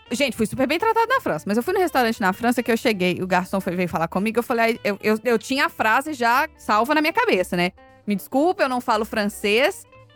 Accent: Brazil; todos os meus calls, pra todo mundo ver que eu sou brasileira

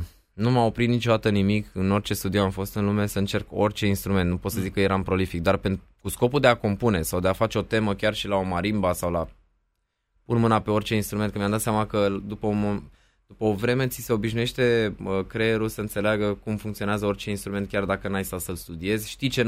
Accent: Alba County, Romania; now in Bucharest, Romania; eram doar unul din Alba care era obsedat cu muzica lui

